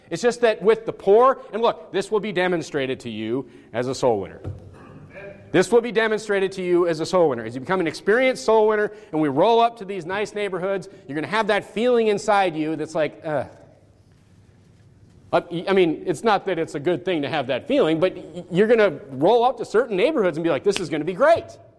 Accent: North Dakota, United States; I grew up in Nowhereville, North Dakota.

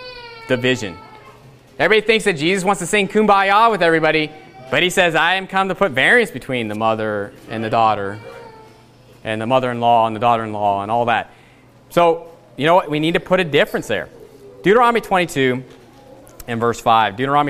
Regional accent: West Virginia, United States; I'm from West Virginia, you know.

